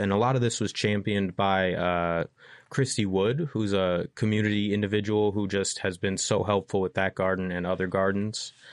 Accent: Michigan, United States; moved away; My first job was in Parks and Rec back in my hometown in Michigan.

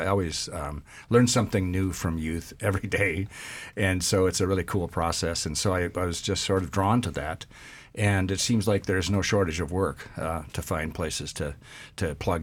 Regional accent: Minnesota, United States; moved away as an adult; now in Alaska, United States; I'm from Minnesota originally. I came up here in 1978. I wanted colder winters and longer autumns and wind and snow.

